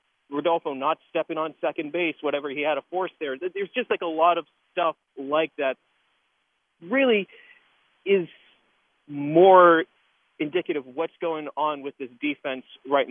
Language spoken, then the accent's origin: English; Pittsburgh, Pennsylvania, United States; keep it on the down low that I'm from Pittsburgh.